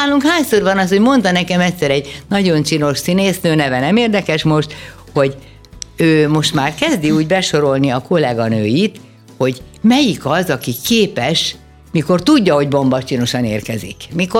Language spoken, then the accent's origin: Hungarian; Hungary; azért magyar vagyok, és itt élek